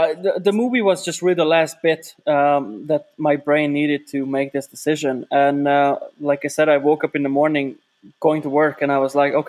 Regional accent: Hungary; So I'm from Hungary, and Hungary is not very known nowadays in the food industry

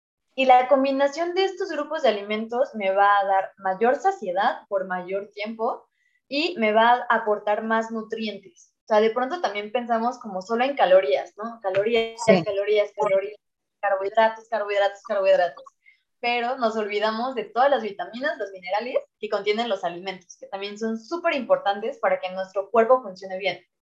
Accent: Mexico; lo que nosotros como mexicanos, como personas hacemos

